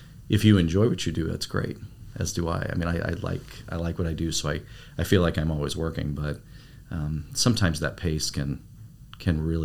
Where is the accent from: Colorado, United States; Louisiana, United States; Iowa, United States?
Iowa, United States; Des Moines; I'm from Des Moines, lifelong Des Moines resident, mainly in Urbandale and West Des Moines.